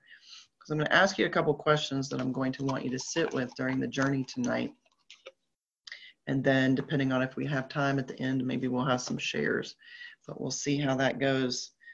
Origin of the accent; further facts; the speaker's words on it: the South, United States; accent: Southern; Dijual Cool, that's my southern accent trying to say an Asian word.